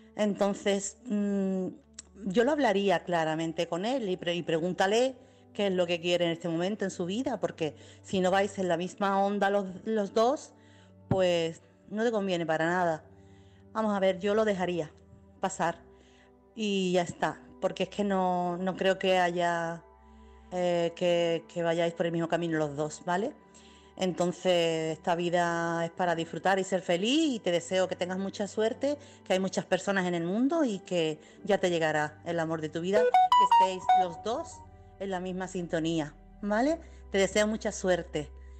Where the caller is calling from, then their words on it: Chiclana, Andalusia, Spain; corresponsal de Chiclana